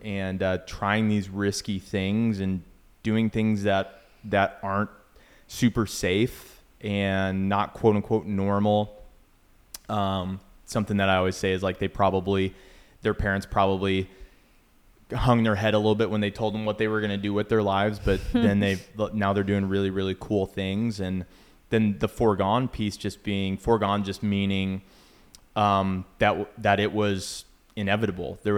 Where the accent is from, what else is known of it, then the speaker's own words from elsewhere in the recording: Minneapolis, Minnesota, United States; When I grew up in Minneapolis, Minnesota, or the suburbs of Minneapolis.